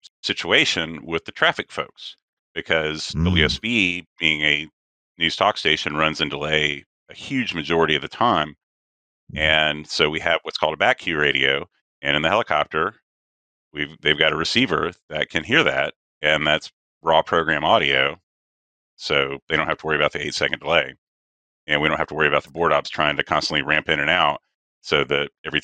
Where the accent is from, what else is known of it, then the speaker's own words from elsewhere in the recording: Panama City, Florida, United States; when I was growing up in Panama City, we would do broadcasts from clubs on Panama City Beach